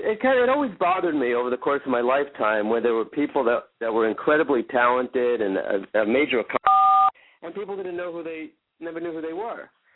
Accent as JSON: {"language": "English", "region": "New Jersey", "country": "United States", "tie": "born or raised there", "also_born_or_lived": "New York", "said": "I grew up in New Jersey and New York, where I was born."}